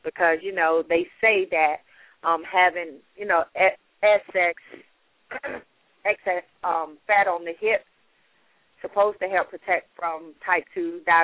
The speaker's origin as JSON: {"language": "English", "region": "the South", "country": "United States", "tie": "born or raised there", "said": "growing up, I grew up in the South, and it was always like, I didn't grow up in a family that went to the gym and exercised and ate right."}